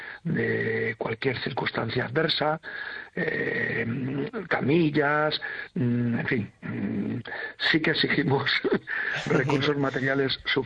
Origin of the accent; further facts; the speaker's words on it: Galicia, Spain; Los españoles somos solidarios, los gallegos somos solidarios